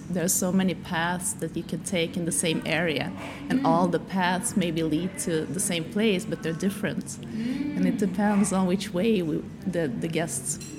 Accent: Saint Petersburg, Russia; now in Sweden; I'm from Russia.

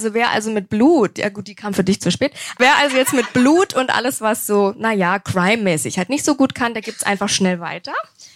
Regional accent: Berlin, Germany; Ich komme aus Berlin

